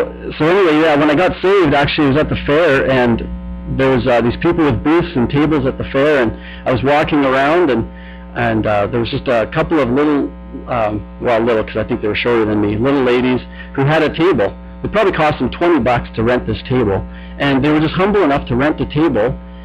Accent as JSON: {"language": "English", "town": "Sylvan Lake", "region": "Alberta", "country": "Canada", "tie": "born or raised there", "said": "So anyway, I grew up in Sylvan Lake, and we grew up in a double-income family"}